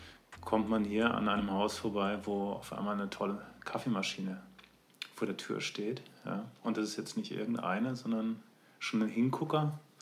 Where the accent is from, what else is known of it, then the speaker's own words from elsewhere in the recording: Freiburg, Baden-Württemberg, Germany; Genau, wir sind ja Freiburger